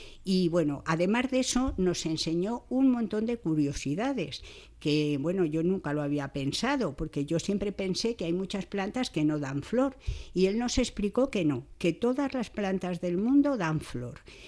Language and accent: Spanish; Madrid, Community of Madrid, Spain; que yo soy de Madrid y allí tengo un botánico